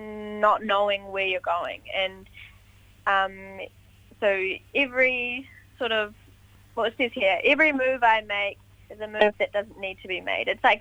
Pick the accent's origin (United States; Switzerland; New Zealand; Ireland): New Zealand; Palmerston North, Manawatū-Whanganui; We're from Palmerston North